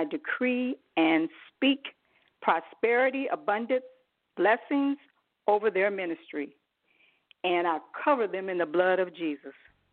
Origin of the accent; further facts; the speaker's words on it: Jacksonville, Florida, United States; my ministry is Inspirees Outreach, and I'm from Jacksonville, Florida.